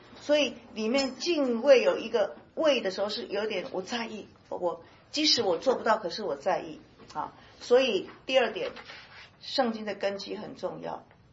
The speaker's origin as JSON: {"language": "Chinese", "country": "China", "said": "因为我们中国人没有无神论嘛，是不是？"}